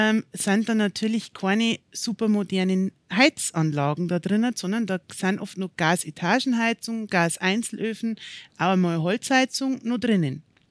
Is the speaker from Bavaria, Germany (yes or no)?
yes; Straubing, Bavaria, Germany; bin gebürtig aus Straubing, war immer in Straubing, bleibe immer hoffentlich in Straubing. Und ja, Straubing liegt mir am Herzen, das kann man so sagen.